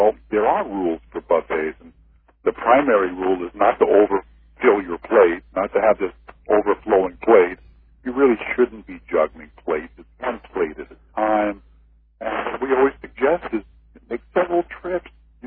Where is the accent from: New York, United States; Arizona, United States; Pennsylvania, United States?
New York, United States; I grew up in New York. It was a three-ring sign. I grew up in New York